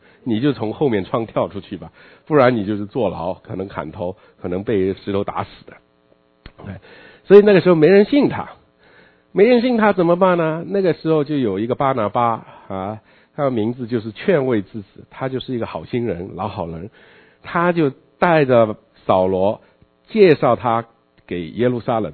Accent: China; 我们中国人的传统里面有很多家族的商业都是要儿子们来接手的哈

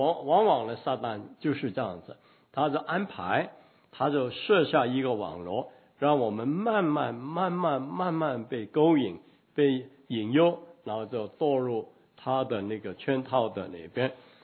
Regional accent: China; 希伯来人呢，犹太人跟我们中国人一样的用内脏来代表的啊

